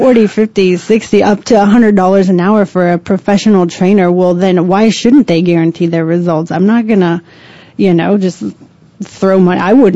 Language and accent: English; Montana, United States; Like I said, I'm from Montana, so we have a different kind of fitness there.